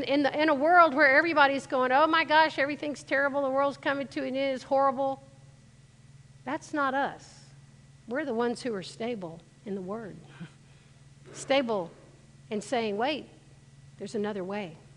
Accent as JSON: {"language": "English", "region": "Gulf Coast", "country": "United States", "tie": "born or raised there", "said": "I mean, I grew up on the Gulf Coast."}